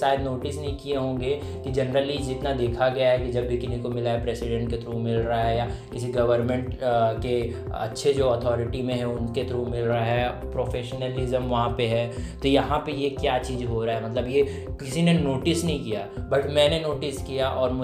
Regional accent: Chhattisgarh, India; मैं छत्तीसगढ़ से हूँ

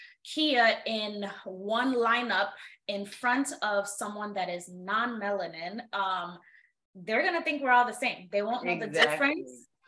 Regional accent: Nigeria; I'm never going to stop being Nigerian. I'm never going to stop being African.

